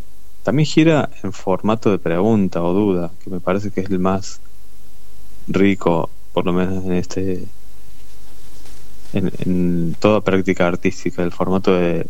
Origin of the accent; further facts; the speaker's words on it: Los Cóndores, Córdoba, Argentina; un regreso a mi pueblo natal, que es en Los Cóndores, en Córdoba.